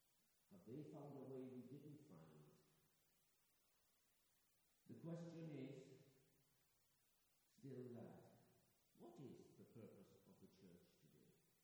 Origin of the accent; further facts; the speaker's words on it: Argentina; accent: Argentine English; English is a second language; moved away; my accent in those days was much more in Argentine English than it was anything else, because I not long ago got to the country